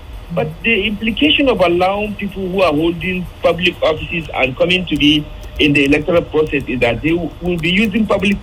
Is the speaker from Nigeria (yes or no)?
yes; Nigeria; Nobody is 100%, you know, unless we are ready to also take responsibility as a Nigerian.